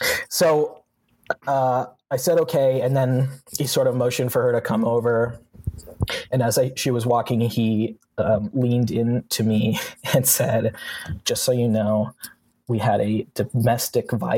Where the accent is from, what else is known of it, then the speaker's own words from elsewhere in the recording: Washington, United States; yeah, I'm from Washington. I moved out here to get famous.